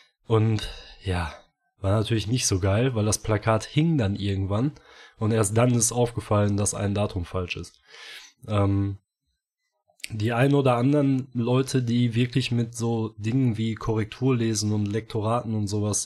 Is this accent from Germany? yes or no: yes; North Rhine-Westphalia, Germany; ist eine der größten Städte bei uns im Ruhrgebiet